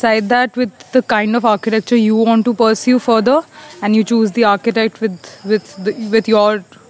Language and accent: English; Delhi, India; I'm from Delhi.